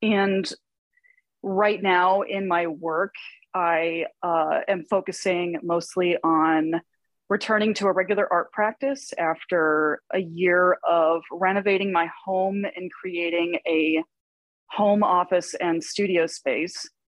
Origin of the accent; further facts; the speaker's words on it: Connecticut, United States; I grew up in New England. So I'm from Connecticut. I'm from rural Connecticut, not far from New York State.